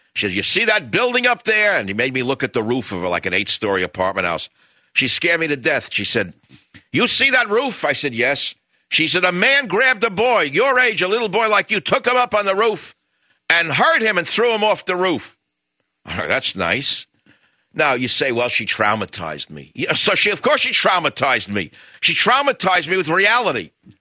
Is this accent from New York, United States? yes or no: yes; Bronx, New York, United States; we're talking quite a few decades ago, and we grew up in the South Bronx.